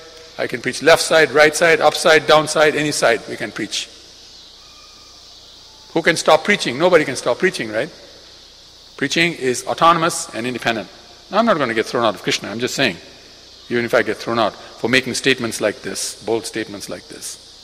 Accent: Fiji; I come from Fiji.

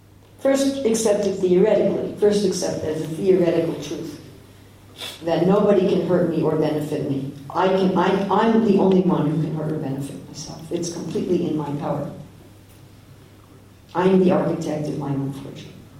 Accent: New York, United States; especially if I visit where I was brought up in New York, immediately I can relax.

